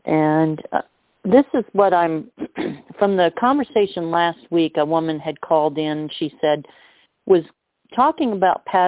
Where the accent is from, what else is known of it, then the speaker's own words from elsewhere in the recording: Kansas, United States; I felt like I had straw in my hair because I'm originally from Kansas.